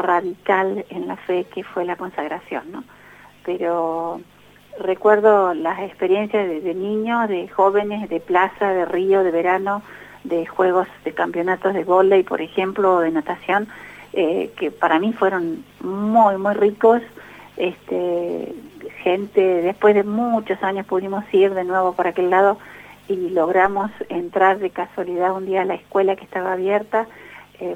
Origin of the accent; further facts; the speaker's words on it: Córdoba, Argentina; also born or lived in Entre Ríos; No, nací en Entre Ríos, pero viví muy poquito tiempo ahí. Después nos trasladamos a Córdoba, así que me siento cordobesa. Los últimos años que estuve en Córdoba viví en Barrio Jardín, así que soy de por ahí.